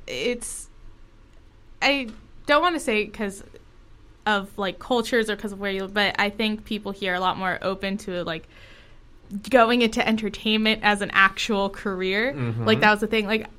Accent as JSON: {"language": "English", "town": "Los Angeles", "region": "California", "country": "United States", "tie": "born or raised there", "said": "like if I kind of grew up in any place other than LA, which I got very lucky"}